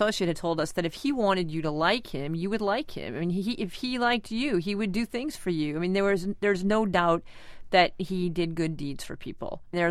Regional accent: Boston, Massachusetts, United States; as a senior in high school, I was suddenly bused from South Boston High School to the Jeremiah Burke.

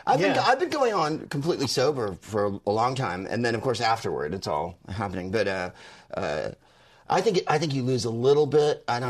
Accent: San Francisco, California, United States; I'm from San Francisco, but from...

